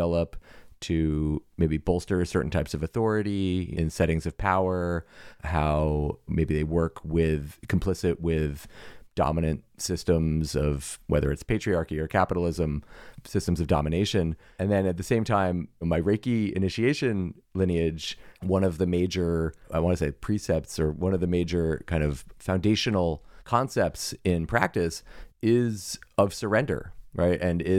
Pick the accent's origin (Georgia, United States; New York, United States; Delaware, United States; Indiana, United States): New York, United States; I grew up in New York.